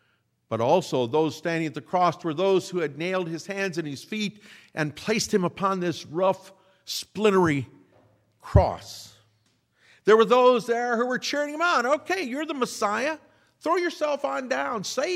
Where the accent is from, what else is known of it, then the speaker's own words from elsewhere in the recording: Goshen, Indiana, United States; And I grew up in Goshen, Indiana, so I know something about the Amish.